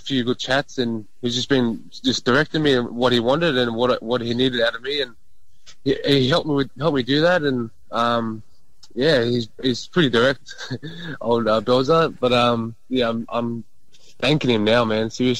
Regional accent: Sydney, New South Wales, Australia; I grew up in the South Sydney area, so man, I really had no choice.

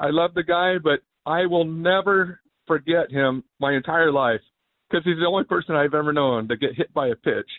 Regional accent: Ramona, California, United States; I want your listeners to know I'm some hick from Ramona.

